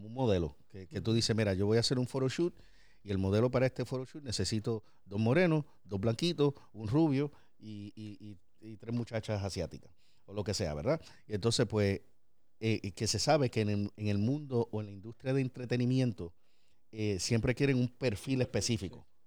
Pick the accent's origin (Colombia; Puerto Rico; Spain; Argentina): Puerto Rico; yo soy latino, soy boricua, con familia boricua, dominicana, cubana, catalán.